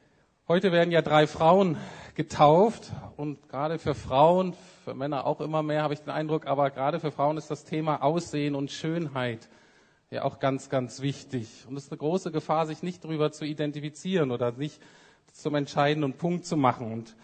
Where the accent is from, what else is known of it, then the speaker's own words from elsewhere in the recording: Bremen, Germany; also born or lived in Heidelberg; ich bin in Bremen aufgewachsen, viertes von fünf Kindern, bin da zur Schule gegangen und bin dann am Ende dieser Zeit Christ geworden.